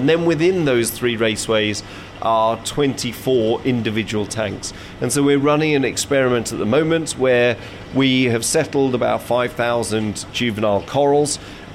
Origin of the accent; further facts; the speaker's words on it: East of England, United Kingdom; I grew up in Essex, in a coastal village, so I've always had a connection with the ocean.